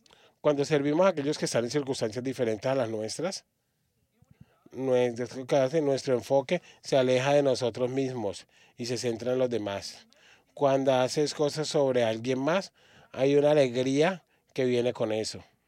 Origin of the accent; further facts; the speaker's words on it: Australia; Yo nací y crecí en Australia